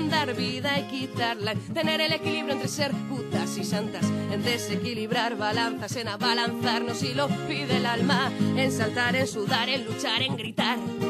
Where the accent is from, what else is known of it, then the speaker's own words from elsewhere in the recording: Calahorra, La Rioja, Spain; han venido desde Calahorra, desde mi tierra de La Rioja